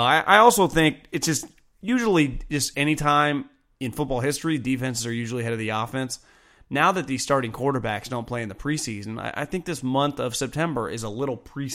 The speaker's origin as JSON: {"language": "English", "town": "Davis", "region": "California", "country": "United States", "tie": "born or raised there", "said": "I grew up in Davis, California. I rooted for the Sacramento Kings for a long time."}